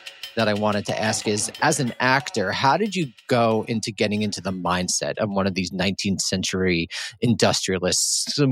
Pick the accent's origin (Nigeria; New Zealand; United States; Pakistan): United States; Queens, New York; You know, I grew up in Rockaway, Queens, and just the power of those unions, the FDNY and the NYPD is just incredible.